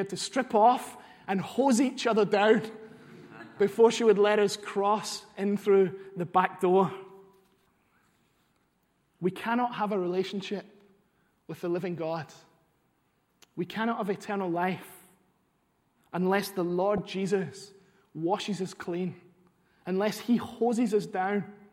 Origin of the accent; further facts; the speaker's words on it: Glasgow, Scotland, United Kingdom; Growing up in Glasgow, I played football a lot.